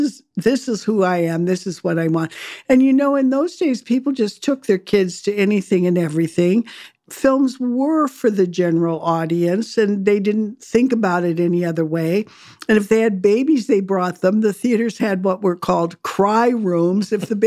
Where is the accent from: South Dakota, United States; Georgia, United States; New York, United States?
South Dakota, United States; also born or lived in Arkansas; in Arkansas. Most people don't know that because I'm so associated with South Dakota, which really is my home state.